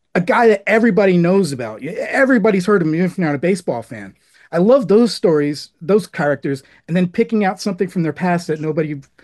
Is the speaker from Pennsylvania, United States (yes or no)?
no; New Jersey, United States; As I said, I grew up in Northern New Jersey